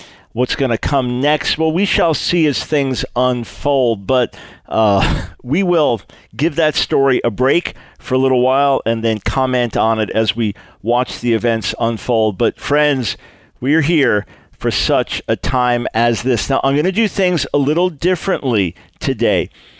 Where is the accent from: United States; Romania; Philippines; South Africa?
Philippines; I'm a Filipino and a Christian.